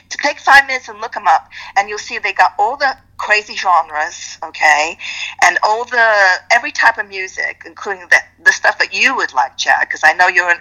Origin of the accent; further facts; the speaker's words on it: United Kingdom; They're British, I'm British, all right?